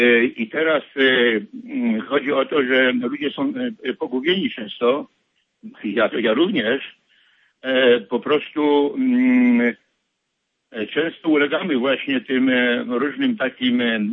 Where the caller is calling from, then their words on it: Chicago, Illinois, United States; ja jestem z Chicago.